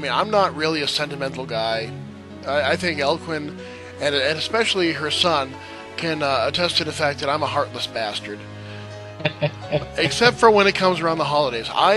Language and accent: English; New Hampshire, United States; I grew up in New Hampshire. We have, you know, going, getting the cows out on the farm.